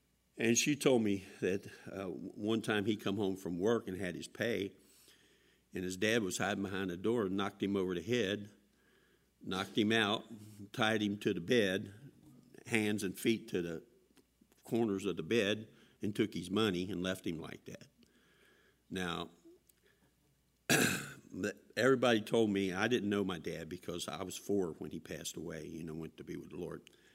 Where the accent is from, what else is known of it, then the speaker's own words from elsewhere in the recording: Cincinnati, Ohio, United States; You know, I'm from Cincinnati, Ohio. I was born here. But, you know, originally my family was from Kentucky